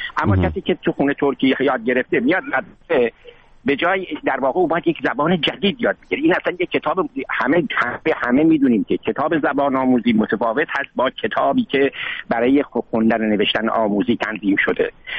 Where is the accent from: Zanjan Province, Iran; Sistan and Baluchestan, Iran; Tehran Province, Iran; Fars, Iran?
Fars, Iran; Shiraz; من چون فارسم، من شیرازیم